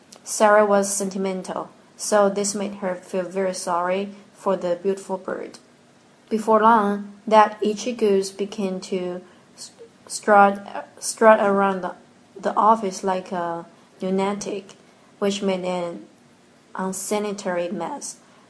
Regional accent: Chengdu, Sichuan, China; I'm from Chengdu, China, which is one of the biggest cities in southwest of China. It's also the capital of Sichuan province.

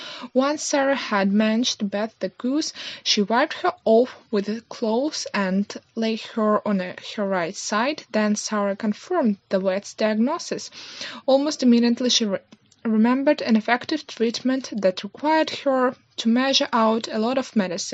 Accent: Saint Petersburg, Russia; I'm from St. Petersburg. I'm studying in Polytechnic University. I'm 20 years old.

